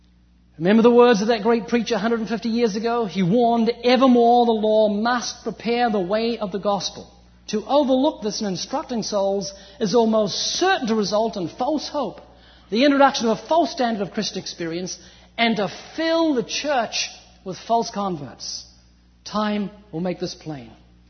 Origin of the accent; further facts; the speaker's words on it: New Zealand; moved away as an adult; now in United States; I'm originally from New Zealand, although you wouldn't know, I've lost my accent, I've been living in California for 14 years.